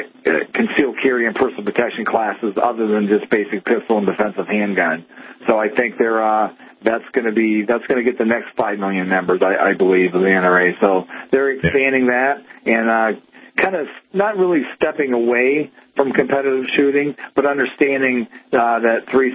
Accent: Pennsylvania, United States; Pennsylvania has had concealed carry as long as I can remember, and I grew up in Pennsylvania.

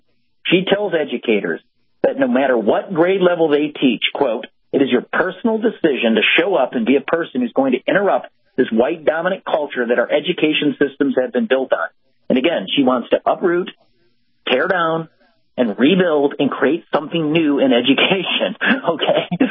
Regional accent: Illinois, United States; Well, as you know, I'm from Illinois. It is the Super Bowl of corruption.

